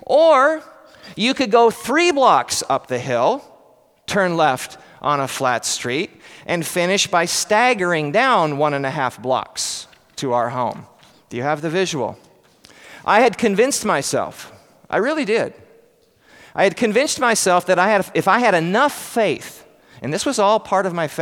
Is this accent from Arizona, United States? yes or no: no; Colfax, Washington, United States; Growing up in Colfax in the summer, I worked the wheat harvest for a farmer, driving truck, taking the harvested grain from the combine to the grain elevator